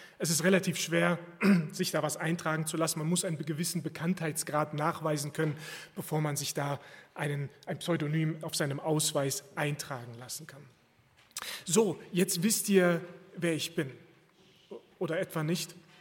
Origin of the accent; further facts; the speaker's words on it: Erkelenz, North Rhine-Westphalia, Germany; born there; 19.03.1984 geboren. Ich besitze die deutsche Staatsbürgerschaft und ich bin in Erkelenz geboren. Das ist irgendwo im Niederrhein nahe der holländischen Grenze, da wo Fuchs und Has sich gute Nacht sagen.